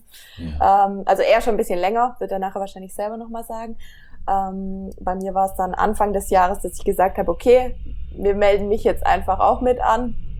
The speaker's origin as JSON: {"language": "German", "town": "Ludwigsburg", "region": "Baden-Württemberg", "country": "Germany", "said": "Ich komme aus Ludwigsburg"}